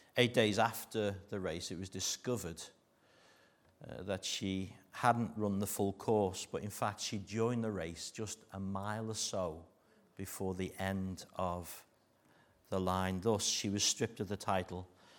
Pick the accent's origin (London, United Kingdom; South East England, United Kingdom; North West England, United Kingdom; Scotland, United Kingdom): North West England, United Kingdom; Liverpool; Remember, I'm a Scouser. English is my second language.